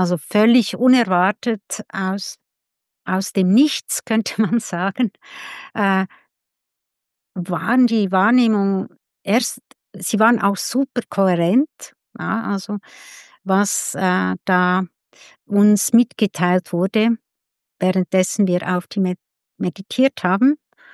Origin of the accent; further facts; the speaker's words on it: Switzerland; Ich bin Schweizerin